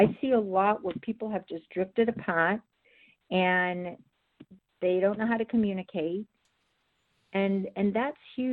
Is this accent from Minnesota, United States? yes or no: no; Boston, Massachusetts, United States; now in South Carolina, United States; because I'm originally from Boston, so I always say, listen, you know, I'm a little bit Yankee, a little bit y'all